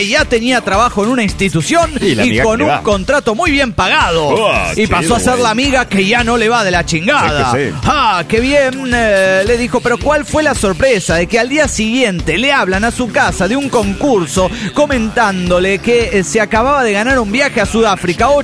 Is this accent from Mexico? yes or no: yes; Tultitlán, State of Mexico, Mexico; de Tutitlán, Nedomex.